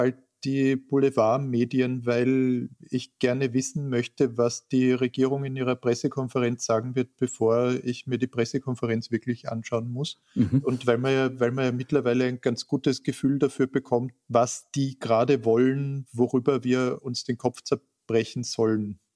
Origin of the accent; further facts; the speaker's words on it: Klagenfurt, Carinthia, Austria; Ich bin in Klagenfurt geboren und war dort Kind